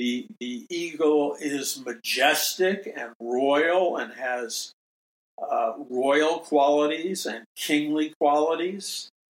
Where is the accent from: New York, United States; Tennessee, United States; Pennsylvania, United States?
New York, United States; New York City; I mean, I grew up in New York City. The only thing there were stupid pigeons.